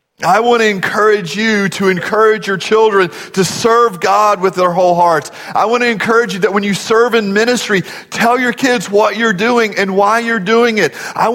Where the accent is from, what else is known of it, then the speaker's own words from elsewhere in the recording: Dallas, Texas, United States; You drive with purpose. We're from Dallas, right? That's what we do. We drive in a hurry.